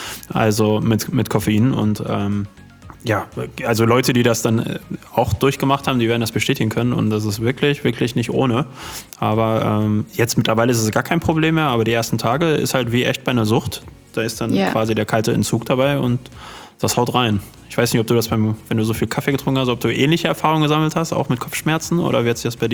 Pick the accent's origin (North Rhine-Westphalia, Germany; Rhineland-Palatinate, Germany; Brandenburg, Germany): North Rhine-Westphalia, Germany; Dortmund; Also wir kommen ja aus Dortmund